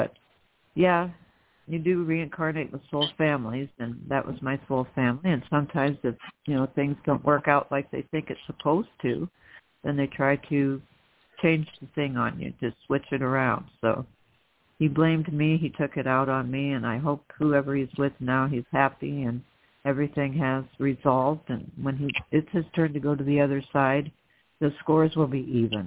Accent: Denver, Colorado, United States; born there; Anyway, I was born in Denver.

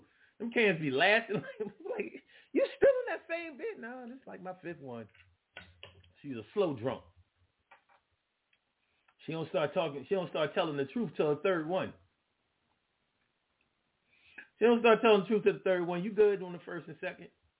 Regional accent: Detroit, Michigan, United States; Back then I'm from Detroit, so you know, I mean, I grew up being a pimp.

